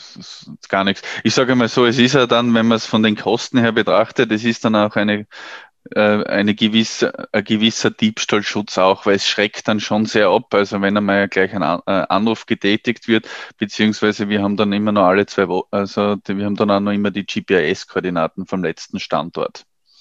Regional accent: Austria; wie es bei uns in Österreich ist

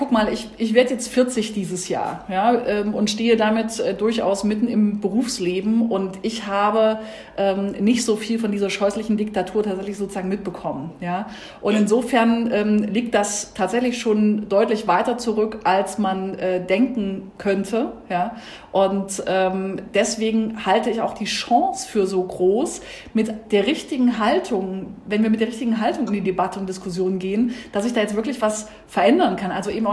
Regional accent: Saxony-Anhalt, Germany; so ein Land, Bundesland, wie, wo ich herkomme, Sachsen-Anhalt

